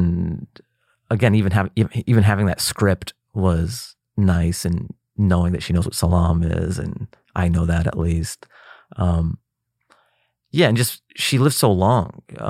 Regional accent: Seattle, Washington, United States; born there; Mom and dad from Afghanistan. And then, you know, they came over here. I was born in Seattle.

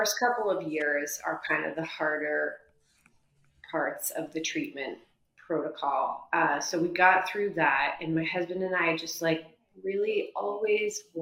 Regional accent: Massachusetts, United States; now in New York, United States; Massachusetts, so my husband and I went to college together, and then after college moved to New York.

